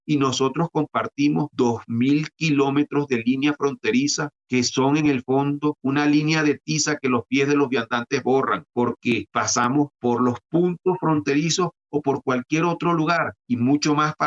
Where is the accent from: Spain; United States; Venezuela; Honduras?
Venezuela; Nosotros no estamos pidiendo, como venezolanos